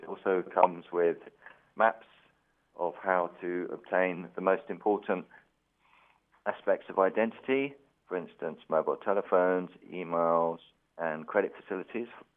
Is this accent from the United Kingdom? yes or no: yes; England, United Kingdom; I'm a British artist.